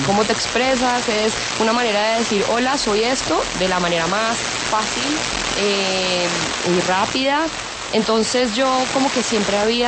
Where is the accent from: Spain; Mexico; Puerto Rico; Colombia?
Colombia; como colombiana.